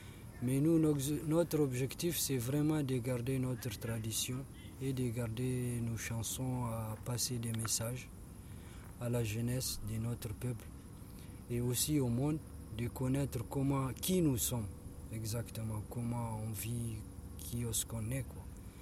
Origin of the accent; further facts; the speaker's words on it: Niger; chez nous, au Niger, il n'y a même pas de boutique de musique.